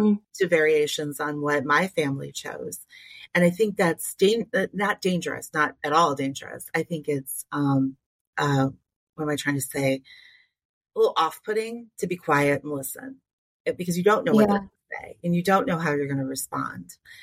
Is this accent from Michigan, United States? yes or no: yes; Michigan, United States; I grew up in Michigan